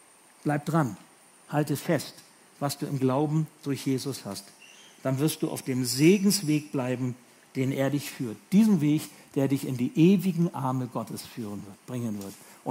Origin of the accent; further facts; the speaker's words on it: Hemelingen, Bremen, Germany; born there; Ich bin in Hemeling geboren. Hemeling ist genau daneben.